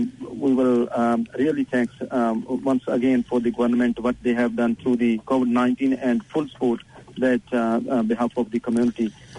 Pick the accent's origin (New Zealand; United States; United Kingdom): New Zealand; I can say that being New Zealander